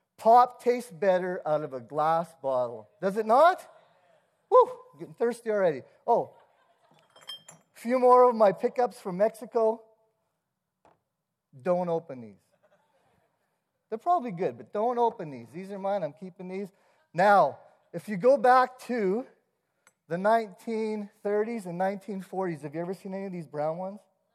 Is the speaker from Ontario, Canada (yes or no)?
no; Onaway, Alberta, Canada; I grew up in Onaway, which is minutes from Alberta Beach.